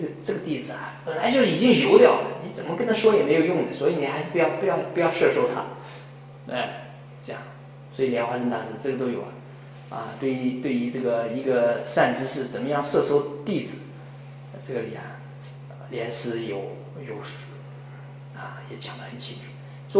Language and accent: Chinese; China; 就像我们那天，我们这个中国人呢，我们作为中国人